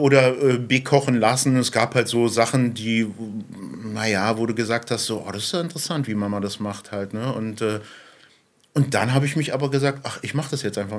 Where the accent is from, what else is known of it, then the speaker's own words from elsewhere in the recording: Berlin, Germany; now in Güstrow, Germany; Ich bin kein Güstrower, ich bin Berliner.